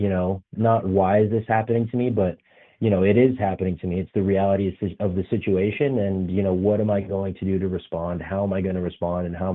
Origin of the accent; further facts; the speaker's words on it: Barrie, Ontario, Canada; I grew up in Barrie, Ontario, about an hour outside of Toronto.